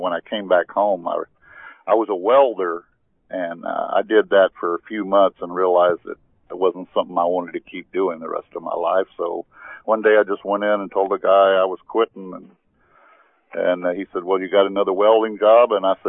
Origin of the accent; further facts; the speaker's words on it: San Antonio, Texas, United States; also born or lived in Beeville; Well, with Willie, see, I grew up in San Antonio, actually, which is about 30 miles from Beeville.